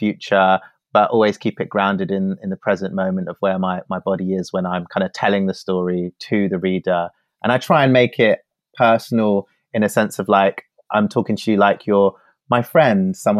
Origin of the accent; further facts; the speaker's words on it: London, United Kingdom; also born or lived in Glasgow; So you get my childhood, you get my time living in Glasgow with my partner, but you get me growing up in London as well